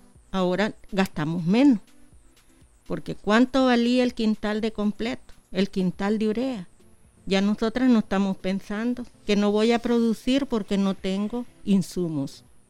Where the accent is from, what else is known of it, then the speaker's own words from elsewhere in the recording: La Grecia, Chinandega, Nicaragua; vengo de Comarca La Grecia, municipio de Chinandega